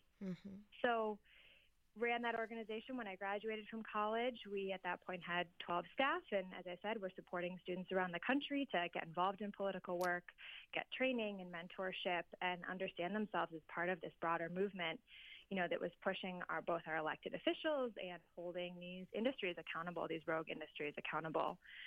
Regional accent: Racine, Wisconsin, United States; I am a fifth-generation resident of Racine, Wisconsin, and I grew up, born and raised in Racine.

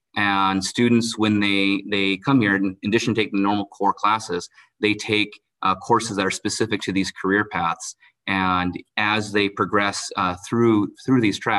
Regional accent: Kenosha, Wisconsin, United States; Long story short as possible, born and raised in Kenosha

